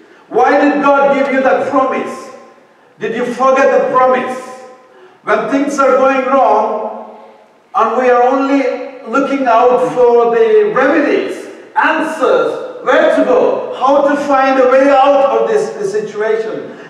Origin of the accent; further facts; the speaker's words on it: South India, India; So we come from South India.